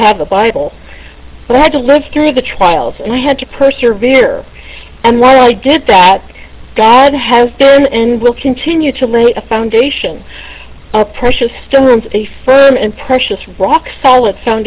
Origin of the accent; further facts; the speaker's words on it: New Jersey, United States; I grew up in New Jersey, in an affluent suburb of New York City.